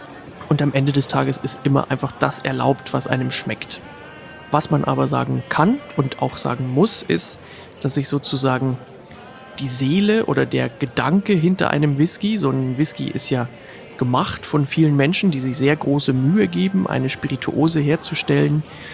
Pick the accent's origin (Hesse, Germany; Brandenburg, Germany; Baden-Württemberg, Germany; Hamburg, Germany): Hamburg, Germany; also born or lived in East Germany; für mich natürlich als Hamburger